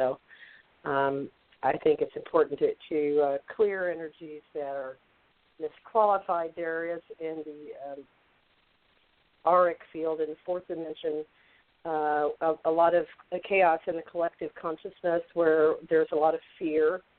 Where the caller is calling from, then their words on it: New York City, New York, United States; I'm actually calling from home in Queens, New York.